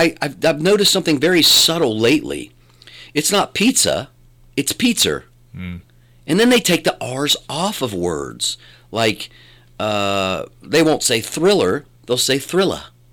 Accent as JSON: {"language": "English", "region": "West Virginia", "country": "United States", "tie": "born or raised there", "also_born_or_lived": "New Orleans", "said": "Which, you know, in Marion and places in Ohio, and where I was raised, West Virginia"}